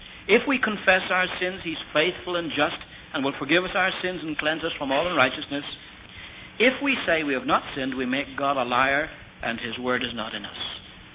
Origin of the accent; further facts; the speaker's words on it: Ireland; You know, I'm Irish. What are the Irish noted for?